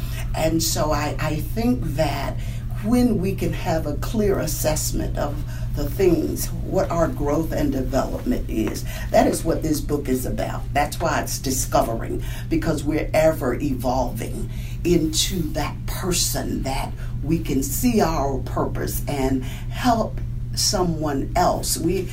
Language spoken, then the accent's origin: English; Alabama, United States; moved away as an adult; now in North Carolina, United States; You know, I'm from Alabama, so the work started in Alabama and brought me here in 2006 as pastor of a church in Wilton, North Carolina.